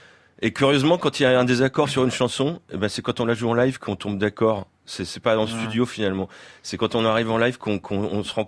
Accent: Bourges, Centre-Val de Loire, France; Et là, voilà, on fait un des premiers concerts de la tournée chez nous à Bourges.

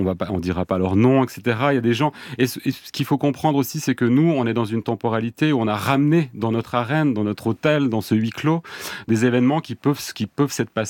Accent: Lausanne, Vaud, Switzerland; Je viens de Lausanne.

